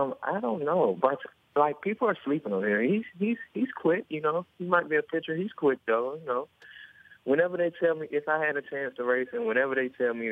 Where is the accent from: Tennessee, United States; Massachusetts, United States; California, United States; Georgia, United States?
Georgia, United States; Fort Valley; Oh, yeah. I'm from Fort Valley, Georgia.